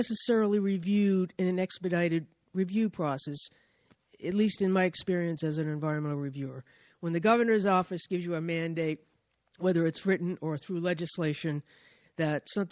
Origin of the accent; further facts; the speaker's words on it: Cape Cod, Massachusetts, United States; I'm just going to end this by saying I'm from Cape Cod